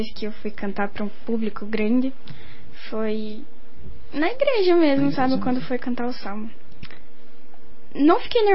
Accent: Curitiba, Paraná, Brazil; Então, eu sou de Curitiba, nasci em Curitiba.

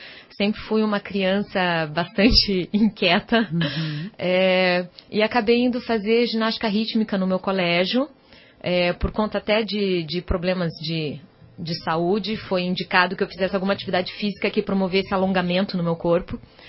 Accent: Curitiba, Paraná, Brazil; Sou curitibana.

